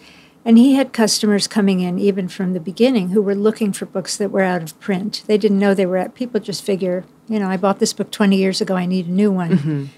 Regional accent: Lakewood, New Jersey, United States; I grew up mostly in Lakewood, New Jersey.

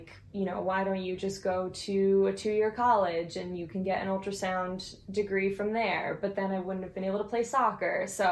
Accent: Connecticut, United States; Grew up in Connecticut, never really left. Went to college in Connecticut, obviously.

